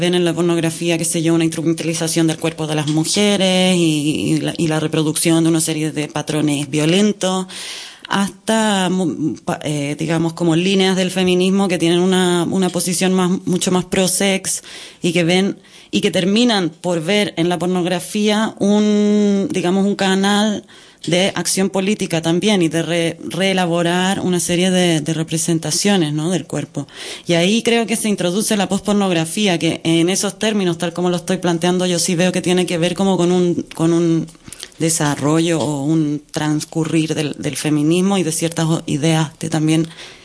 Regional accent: Chile; also born or lived in Germany; No, soy chilena, ¿eh? Soy chilena.

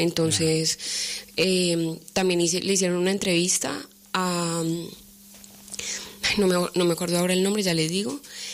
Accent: Colombia; now in Spain; pues que somos colombianos

